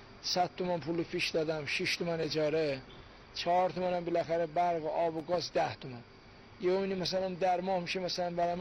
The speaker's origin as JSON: {"language": "Persian", "region": "Ardabil Province", "country": "Iran", "said": "شهرستان ما اردبیلی هستیم."}